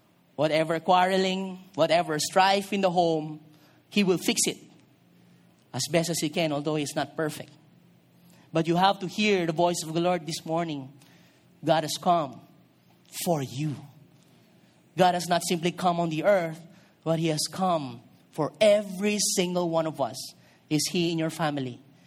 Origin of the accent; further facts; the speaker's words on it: Marikina, Metro Manila, Philippines; born there; I was born in Concepcion, Marikina. And this is a bitter memory for me. Because I spent only 2 months in Concepcion, Marikina.